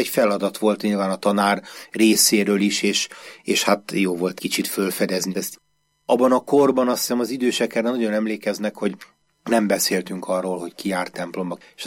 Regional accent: Budapest, Hungary; Abból a korai gyerekkorból van egy olyan emlékem, a Dél-Budán

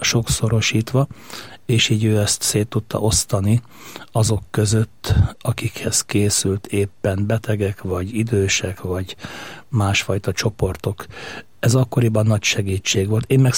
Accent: Nógrád, Hungary; A Nógrád megyei Varsányban éltem a gyerekkoromat, Széchenytől 5 kilométerre egy kis település, 1800 lelkes falu. Hagyományos családban nőttünk fel az öcsémmel, tétszülők, nagyszülők, szülők, hívő emberek bennünket is így neveltek.

